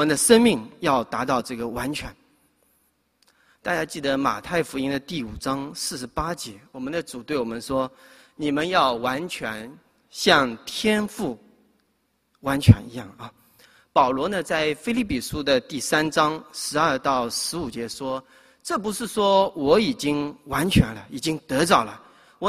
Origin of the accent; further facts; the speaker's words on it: Hangzhou, Zhejiang, China; 我呢这个信主是在我的老家浙江杭州的一个农村里面信主的。